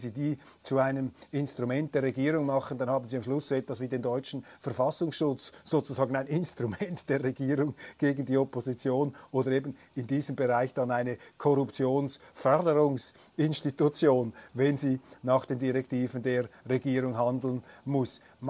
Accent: Switzerland; also ich bleibe noch etwas vorsichtig da als Schweizer mit meiner Außenperspektive.

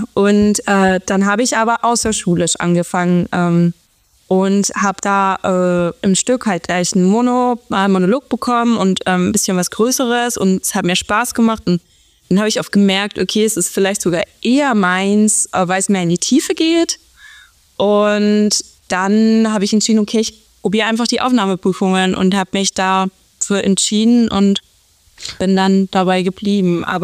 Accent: Salzburg, Austria; Also genau, also aufgewachsen bin ich in Salzburg, genau genommen, und ich war am musischen Gymnasium in Salzburg

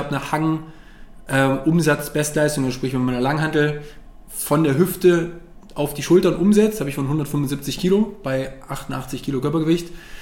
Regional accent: Wolfsburg, Lower Saxony, Germany; Also ich komme ja eigentlich aus Wolfsburg.

